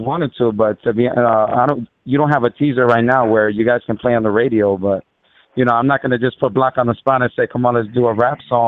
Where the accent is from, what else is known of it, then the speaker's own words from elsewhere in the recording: Bronx, New York, United States; Well, to be honest, I've had the love of music all my life, especially growing up in Bronx, New York.